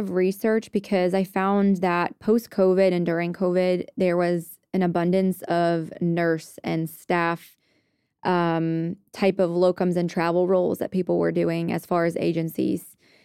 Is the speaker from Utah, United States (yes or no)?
no; Rhode Island, United States; I'm from Rhode Island, so very small.